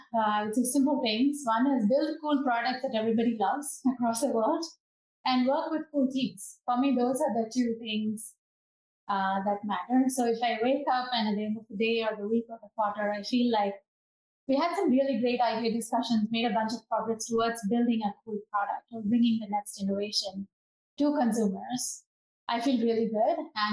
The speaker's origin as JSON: {"language": "English", "country": "India", "tie": "born or raised there", "moved": "as an adult", "lives_now": "United States", "said": "I grew up in India and I moved here to pursue a master's in computer science."}